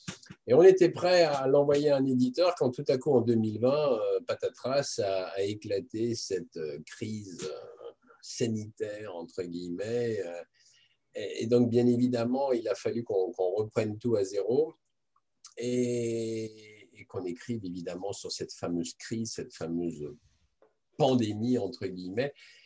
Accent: France; puisque je suis français, j'habite donc en France

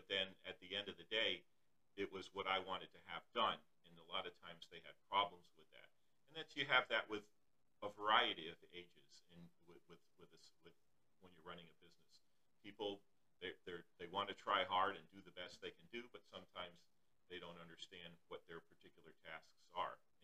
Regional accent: Miami, Florida, United States; also born or lived in France / United Kingdom; I was born in Miami and raised in the South Florida area, and I lived in France and in the United Kingdom, so I have experience living outside of the United States.

